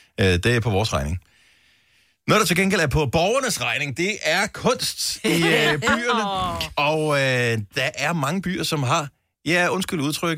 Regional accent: Bogense, Region of Southern Denmark, Denmark; jeg vokset op i Bogense.

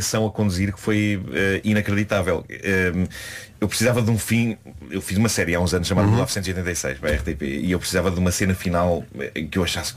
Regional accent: Lisbon, Portugal; A minha terra.

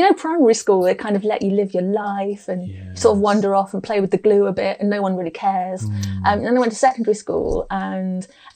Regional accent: Lincoln, East Midlands, United Kingdom; Kind of 5 miles outside. I think I hated Lincoln growing up yeah. because it didn't have a university yet.

